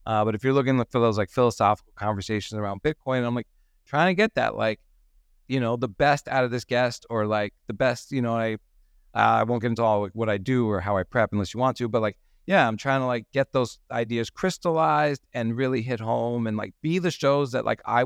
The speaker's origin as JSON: {"language": "English", "region": "New York", "country": "United States", "accent": "New York", "said": "I'm a family man. I'm originally from New York. I got a New York accent."}